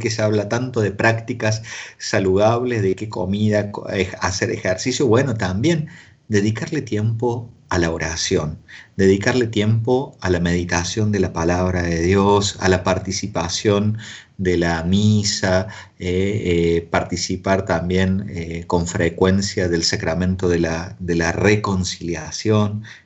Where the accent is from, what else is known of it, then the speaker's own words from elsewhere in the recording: Villa Carlos Paz, Córdoba, Argentina; es mi tierra, ahí nací, ahí crecí, ahí fui bautizado. Hoy es noche de recuerdo, recién Bahía Blanca, ahora Carlos Paz, ahí nació mi vocación